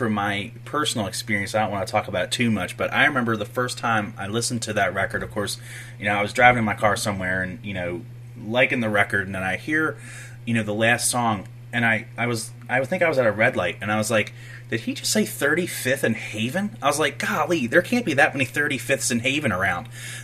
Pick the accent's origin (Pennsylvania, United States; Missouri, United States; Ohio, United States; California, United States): Pennsylvania, United States; Philadelphia; I'm from Philadelphia